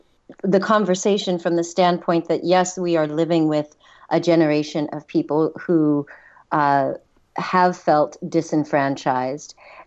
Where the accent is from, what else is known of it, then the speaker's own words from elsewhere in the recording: United States; I grew up in America. I've dealt with racism since my childhood